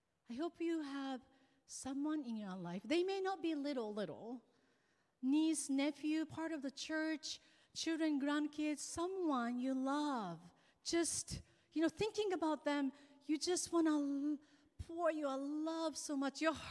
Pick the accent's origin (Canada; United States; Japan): Japan; English is a second language; I was born and raised in Japan, and Japan, less than 1% of population are Christians.